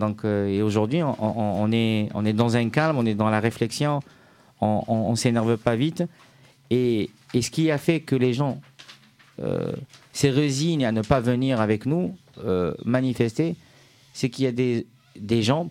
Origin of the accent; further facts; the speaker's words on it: Algeria; il y a une partie de l'histoire qui ne m'a pas été apprise en tant qu'Algérien.